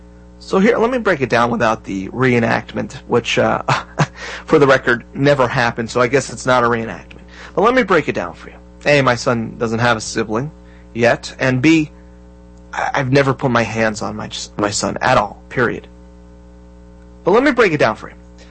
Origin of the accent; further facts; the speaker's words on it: Florida, United States; in Okeechobee, Florida, all the way in Florida, ladies and gentlemen, my home state of Florida